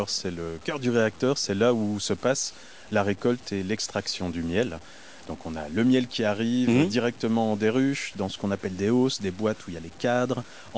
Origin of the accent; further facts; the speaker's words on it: Belgium; moved away as an adult; Je suis belge.